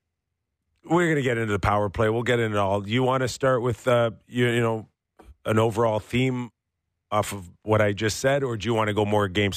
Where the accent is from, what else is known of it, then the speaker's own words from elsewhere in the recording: Toronto, Ontario, Canada; It is so typical of this city, my hometown, born and raised here, and it just seems like nothing's changed.